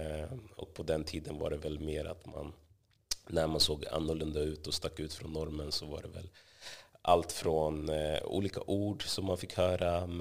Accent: Västerås, Västmanland County, Sweden; Jag växte upp 91 i Västerås, Bäckby. Bäckby kallas väl ofta så här ett problemområde i Västerås, så jag kommer från en förort.

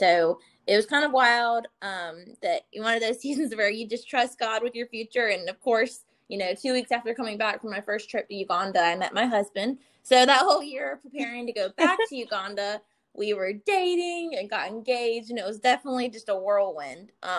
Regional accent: Charlotte, North Carolina, United States; I grew up in Charlotte, North Carolina, and I actually started out my freshman year at UNC Chapel Hill and ended up transferring to Clemson.

